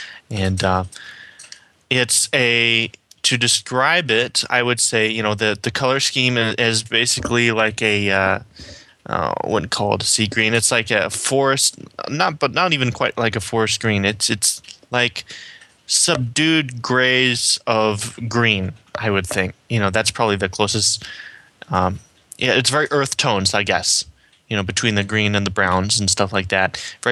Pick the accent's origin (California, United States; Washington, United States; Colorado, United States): Washington, United States; from Washington State.